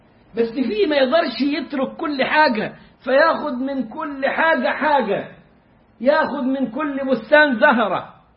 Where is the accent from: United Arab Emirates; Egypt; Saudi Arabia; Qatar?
Egypt; accent: Egyptian; زي لهجتنا احنا كمصريين